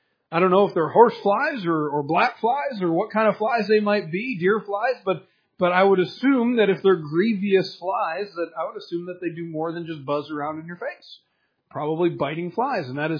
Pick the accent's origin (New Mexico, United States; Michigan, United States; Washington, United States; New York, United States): Michigan, United States; Now, I'm from Michigan. Our family has a cabin up in the Upper Peninsula of Michigan